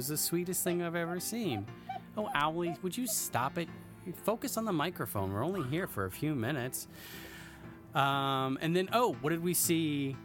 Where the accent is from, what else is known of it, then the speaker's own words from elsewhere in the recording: Georgia, United States; And I'm originally from Georgia.